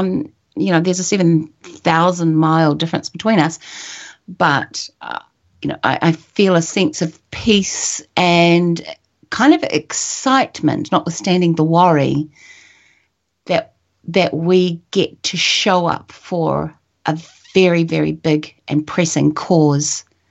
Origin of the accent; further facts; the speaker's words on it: New Zealand; That really, really concerns me as a New Zealander.